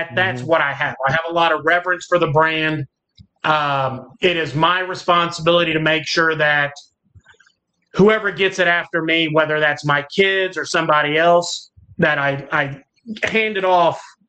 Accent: Dickinson, Texas, United States; And then I grew up in Dickinson, right? So between Dickinson, Galveston, Houston, that's kind of, I've always been here. Except for a short stint in second grade, we were in New Orleans

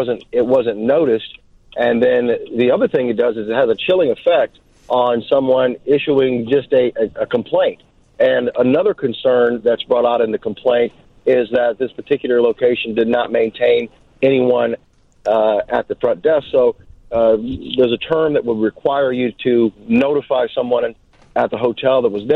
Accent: Elkhart, Indiana, United States; I'm originally from Elkhart, Indiana, just about 90 miles down the 8090 from you.

